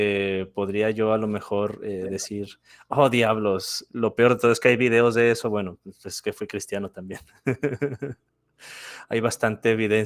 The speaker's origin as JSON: {"language": "Spanish", "town": "Guadalajara", "region": "Jalisco", "country": "Mexico", "said": "Sí, yo soy de México, sí. De el estado de Jalisco, sí. La ciudad de Guadalajara. Aquí estoy, aquí es donde me encuentro."}